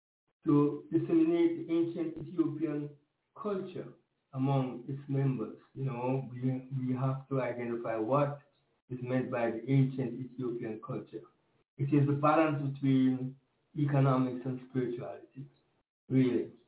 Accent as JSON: {"language": "English", "country": "Jamaica", "said": "I was at the gate that night. I was fresh from Jamaica, and the virgins decided that I should hold the gate with another sister."}